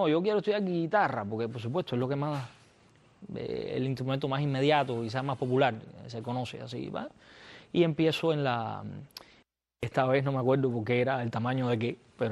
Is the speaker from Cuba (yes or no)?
yes; Santa Clara, Villa Clara, Cuba; Había terminado tercero, yo soy de Santa Clara.